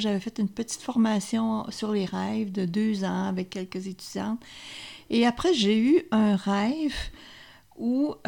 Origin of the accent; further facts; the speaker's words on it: Quebec, Canada; Mais moi, je venais d'Abitibi, ce qu'elle ne savait pas. Alors, c'était comme redonné à ma région.